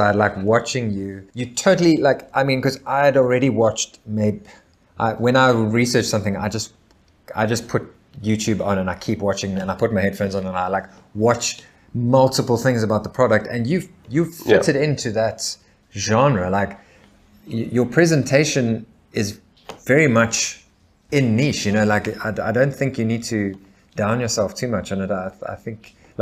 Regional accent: South Africa; So for anyone watching or listening, I think as a South African

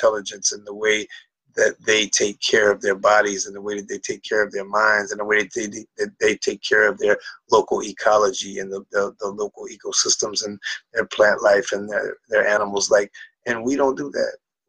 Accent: United States; And I mean, it's sad to say this as an American

